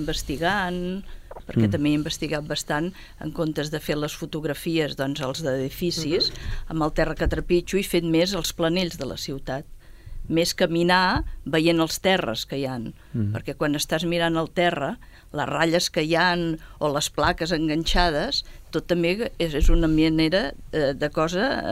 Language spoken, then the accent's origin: Catalan; Sabadell, Catalonia, Spain; soc de Sabadell